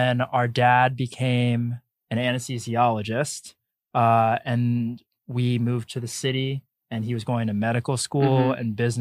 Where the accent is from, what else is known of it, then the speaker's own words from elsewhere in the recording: Connecticut, United States; Like, we grew up in Connecticut